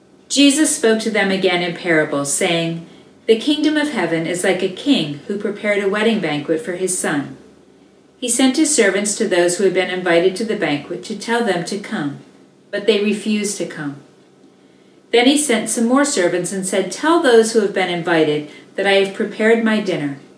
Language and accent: English; Massachusetts, United States; Now, many of you know that I grew up in Massachusetts, but maybe you do or do not know that my family was very faithful in attending church.